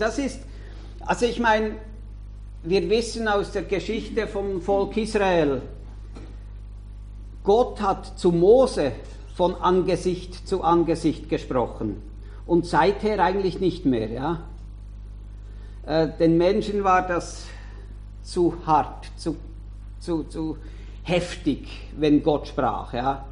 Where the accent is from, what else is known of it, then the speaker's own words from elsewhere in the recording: Switzerland; Bei uns in der Schweiz, da läuft so wahnsinnig viel.